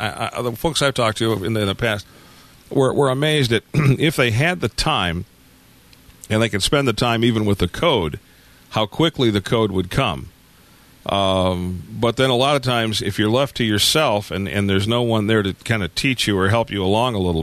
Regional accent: Detroit, Michigan, United States; Well, see, I grew up in the Detroit area

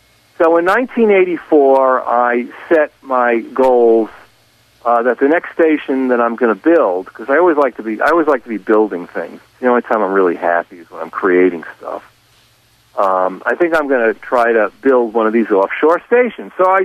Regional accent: New York City, New York, United States; I really wanted to get a radio station in a major metropolitan area like my hometown of New York City.

